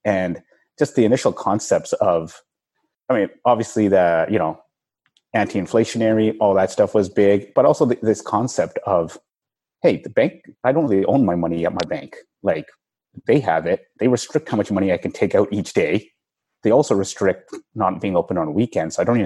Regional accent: Vancouver, British Columbia, Canada; I mean, I'm from Vancouver originally.

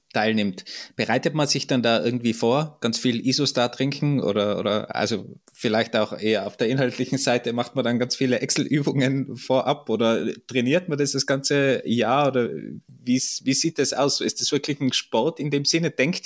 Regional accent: Austria; weil bei uns in Österreich, wir machen das nicht

